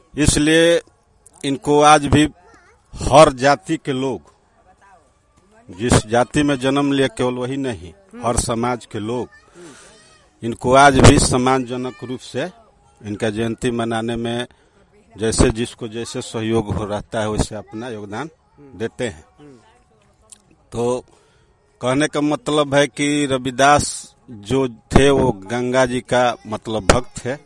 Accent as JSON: {"language": "Hindi", "town": "Nat Umarpur", "region": "Bihar", "country": "India", "said": "ग्राम नाट उमरपुर पंचायत, जिला बक्सर।"}